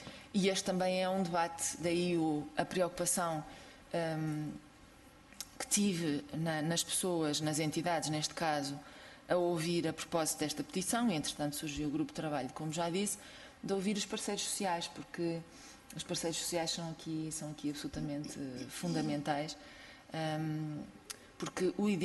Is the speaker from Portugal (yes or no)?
yes; Braga, Portugal; a Sra. Deputada Clara Marques Mendes e eu somos de Braga